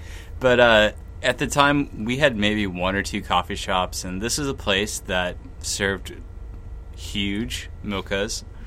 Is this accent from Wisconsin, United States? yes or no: yes; Sheboygan, Wisconsin, United States; The first coffee shop that really jumped out at me is I grew up in Sheboygan, Wisconsin, which is about an hour north of our factory here in Milwaukee.